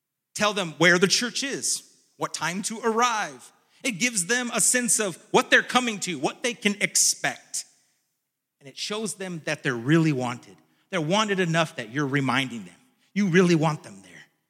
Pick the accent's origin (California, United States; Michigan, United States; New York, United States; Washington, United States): California, United States; I was even treated like an outsider because I was from California.